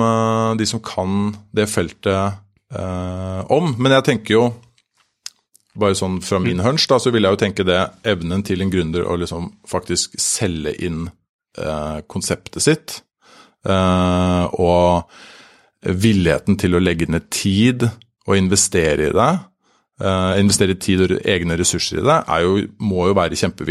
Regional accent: Drøbak, Akershus, Norway; Jeg kommer fra Drøbak, der har vi nå en svømmehall

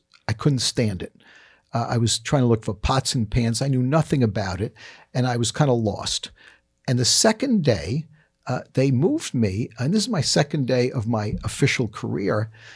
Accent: New York City, New York, United States; Yeah, my dad worked in the garment business in New York City. I grew up in the Bronx

